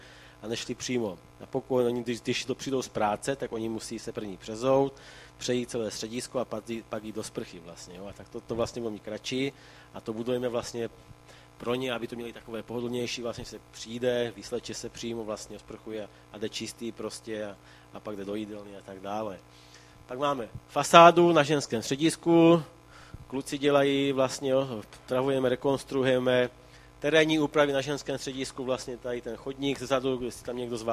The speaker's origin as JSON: {"language": "Czech", "town": "Prušánky", "region": "South Moravian Region", "country": "Czechia", "said": "pocházím tady vlastně z Jižní Moravy, kousek od Hodonína, také vesničky z Prušánek, jestli to někdo zná."}